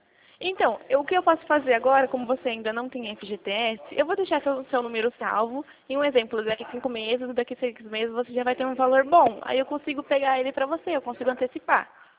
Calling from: Itu, São Paulo, Brazil; Eu sou de Itu.

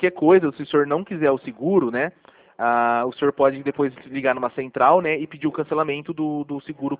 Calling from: Araraquara, São Paulo, Brazil; Eu de Araraquara.

